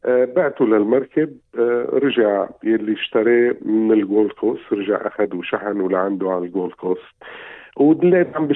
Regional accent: El Mina, North Governorate, Lebanon; born there; أنا خلقت بطرابلس بمدينة اسمها الميناء. الميناء هي عبارة عن مرفأ

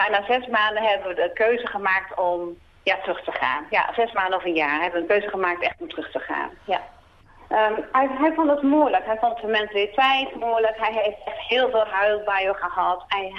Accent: Utrecht, Netherlands; Wij gingen wonen niet in mijn oude buurt. Ik kom uit Utrecht. We gingen wonen in Hilversum, Laren, Bussum. Ja, Laren zijn we uiteindelijk terechtgekomen.

